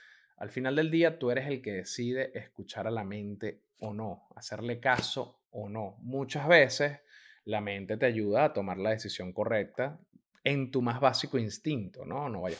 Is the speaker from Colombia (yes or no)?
no; Venezuela; moved away; Yo salí escapando de Venezuela prácticamente, mi familia salió primero.